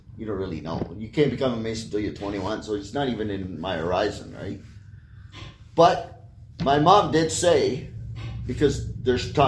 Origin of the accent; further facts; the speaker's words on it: Quebec, Canada; moved away; I came from Quebec downtown, and, you know, when we moved here in 71